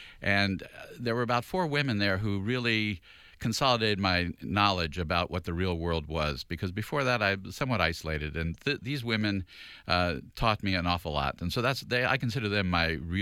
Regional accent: Falls Church, Virginia, United States; growing up in Falls Church is a relatively conservative, middle-class area.

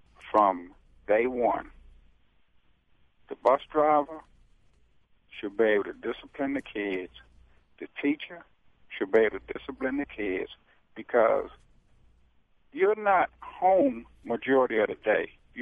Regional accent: Brandywine, Maryland, United States; Yeah, I grew up in Brandywine, and I hear a lot of people talk, and it was a little bit different for me.

